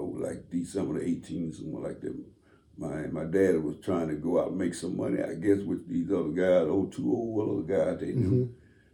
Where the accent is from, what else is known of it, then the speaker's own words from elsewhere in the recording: Mississippi, United States; When I grew up down in Mississippi, you know, I lost my dad, my mom and my dad met each other.